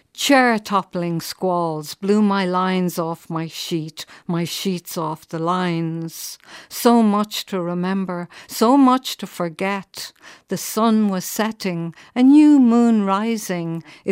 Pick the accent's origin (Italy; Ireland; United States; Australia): Ireland; unresolved stuff from history of just of being an Irish woman in these times.